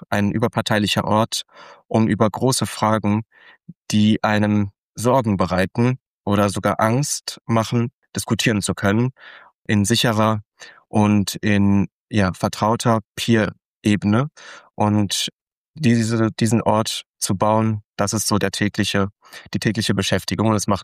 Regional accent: Bochum, North Rhine-Westphalia, Germany; Ich bin Kind des Ruhrpotts oder Kind des Ruhrgebiets. Ich bin hier 1996 in Bochum geboren und als Gastrokind aufgewachsen in Bochum.

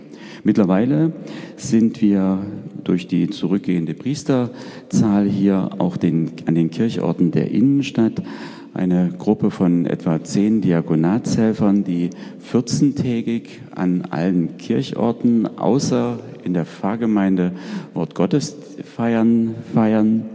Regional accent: Erfurt, Thuringia, Germany; Ich komme hier aus Erfurt, aus der Pfarrei St. Laurentius.

